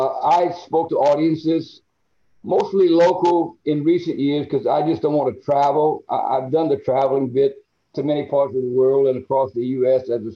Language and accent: English; Louisiana, United States; It helped that he was from Arkansas and I was from Louisiana, so we were neighbors